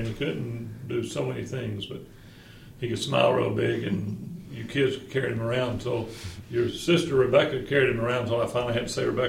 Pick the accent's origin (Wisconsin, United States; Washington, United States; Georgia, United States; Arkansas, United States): Georgia, United States; Sylvania; I come from Sylvania, Georgia, which is a little place 60 miles from Savannah, Georgia, 60 miles from Augusta, Georgia. It's where I grew up.